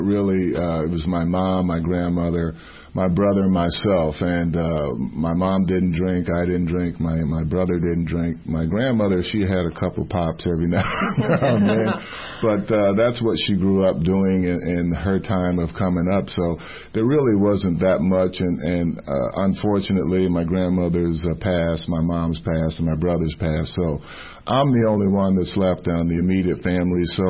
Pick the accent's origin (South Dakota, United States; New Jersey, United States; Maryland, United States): New Jersey, United States; Summit; also born or lived in Montgomery; I was born in Montgomery, Alabama, left there at a very young age and grew up in New Jersey, Summit, New Jersey, small little town.